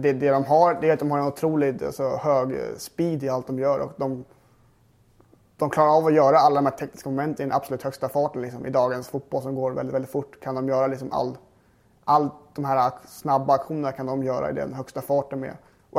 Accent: Grödingen, Stockholm County, Sweden; Jag kommer ju från Grödingen som ligger väl tre mil utanför Stockholm kanske.

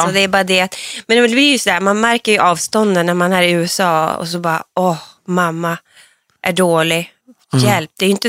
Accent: Hortlax, Norrbotten County, Sweden; Det ligger utanför Piteå, en mil utanför Piteå.

